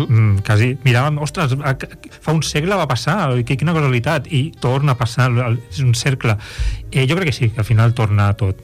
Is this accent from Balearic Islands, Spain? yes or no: no; El Prat de Llobregat, Catalonia, Spain; on he sigut jo tota la vida, he crescut al Prat